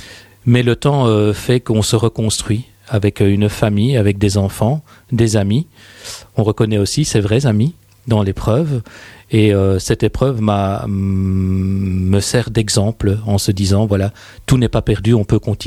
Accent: Belgium; now in France; Je suis belge.

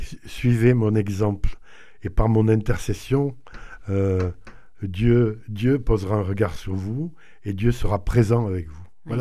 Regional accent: Pibrac, Occitanie, France; puisque je suis de Pibrac.

